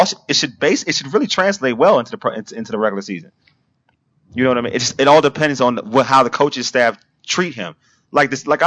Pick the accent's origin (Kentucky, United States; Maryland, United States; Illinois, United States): Maryland, United States; Just like how, like we grew up in Prince George's County.